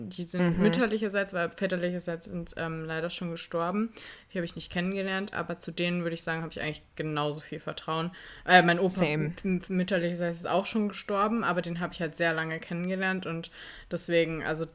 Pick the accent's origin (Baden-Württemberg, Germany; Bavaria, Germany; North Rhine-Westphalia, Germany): Bavaria, Germany; Munich; now in Hamburg, Germany; Hamburg hat einfach die weniger Niederschlagsrate als München und ich komme aus München.